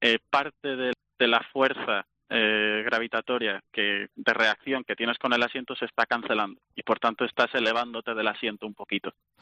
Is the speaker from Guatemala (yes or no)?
no; Málaga, Andalusia, Spain; una experiencia bastante importante para mí, que vengo de Málaga